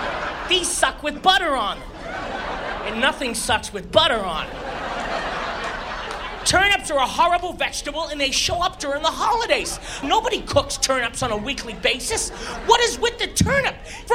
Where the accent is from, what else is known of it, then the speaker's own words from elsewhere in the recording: Boston, Massachusetts, United States; I'm originally from Boston, as I said